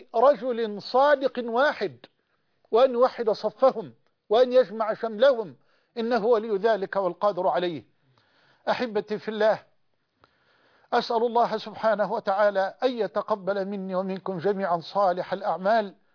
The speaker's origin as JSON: {"language": "Arabic", "country": "Egypt", "said": "بلدنا مصر"}